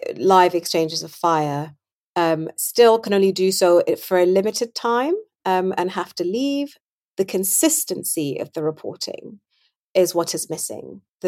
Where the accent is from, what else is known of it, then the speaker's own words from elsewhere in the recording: Sudan; My recollection of growing up in Sudan was that it was just really off the beaten path politically.